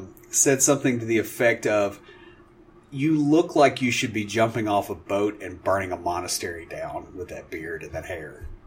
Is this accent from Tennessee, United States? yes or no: yes; Tennessee, United States; But, you know, I mean, I'm from Tennessee, so we're not a whole lot better off.